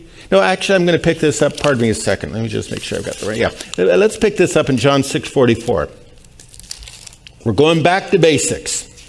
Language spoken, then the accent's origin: English; Pasadena, California, United States; You know, I grew up in Pasadena and then later on with college and everything else.